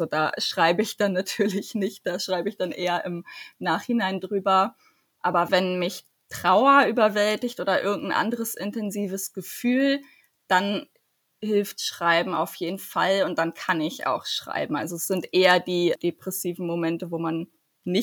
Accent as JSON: {"language": "German", "country": "Germany", "tie": "born there", "first_language": "German", "said": "Und ich bin ja nun mal auch gebürtige Deutsche und Deutsch ist meine Muttersprache"}